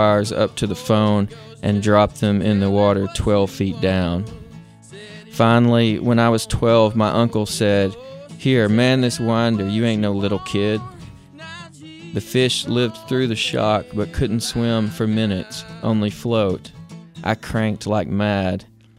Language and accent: English; Pumpkin Bend, Arkansas, United States; there's certainly no one like that living down the street from you when you're growing up in Pumpkin Bend, Arkansas, except Johnny.